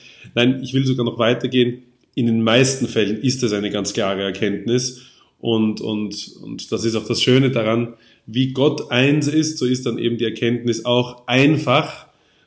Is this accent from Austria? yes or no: yes; Austria; first language German; mein Heimatland Österreich oder meinen Kontinent Europa und natürlich den gesamten deutschen Sprachraum. Und andererseits, da ja Deutsch auch meine Muttersprache ist